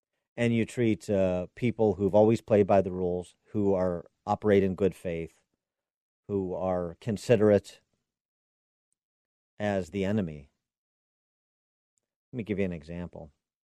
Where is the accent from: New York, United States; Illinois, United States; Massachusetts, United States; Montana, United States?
Illinois, United States; my home state governor, J.B. Pritzker, King J.B. of House Pritzker, as I term him.